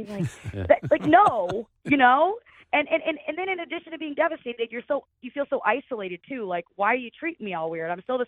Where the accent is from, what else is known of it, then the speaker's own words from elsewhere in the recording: Detroit, Michigan, United States; I grew up in Detroit.